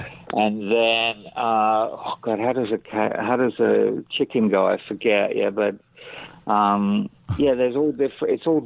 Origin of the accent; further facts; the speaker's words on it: United Kingdom; also born or lived in Indonesia; No. I'm British, but I lived there for a long time. I lived there when I was in my 20s.